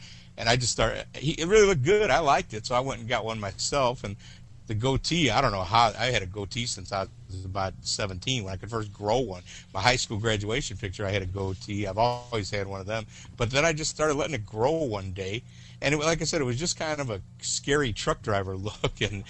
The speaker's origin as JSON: {"language": "English", "town": "Chicago", "region": "Illinois", "country": "United States", "tie": "born or raised there", "lives_now": "Lakeland, United States", "said": "I was born in Chicago, lived there most of my life, moved to the western suburbs early on, and lived right outside of Chicago. And 6 years ago, I moved down to Lakeland, Florida. That's where I live now. I'm 49 years old."}